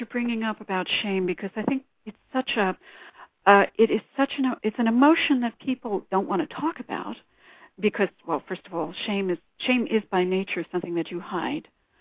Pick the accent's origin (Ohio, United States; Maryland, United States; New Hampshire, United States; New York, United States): New York, United States; Brooklyn; born there; I was born in Brooklyn too. I wasn't raised there, but I was born there.